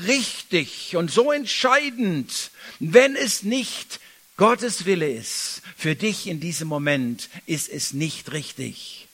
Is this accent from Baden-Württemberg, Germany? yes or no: no; Saarland, Germany; Auch als Saarländer